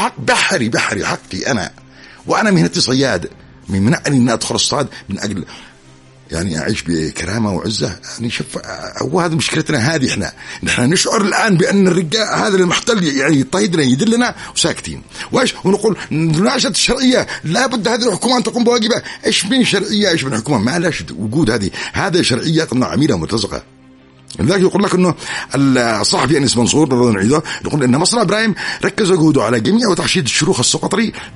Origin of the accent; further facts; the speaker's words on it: Yemen; عندنا في اليمن